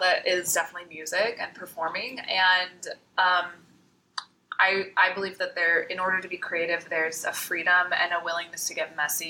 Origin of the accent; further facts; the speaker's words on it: Michigan, United States; And I grew up in Michigan, so, you know, it was a lot of, like, fort building in the basement.